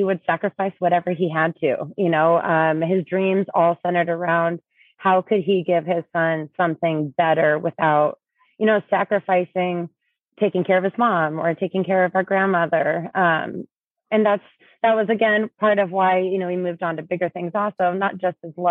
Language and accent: English; Alaska, United States; So we're from Alaska. We grew up in villages and really small places. When we were younger and when our moms were pregnant and everything, we lived in Dillingham, Alaska.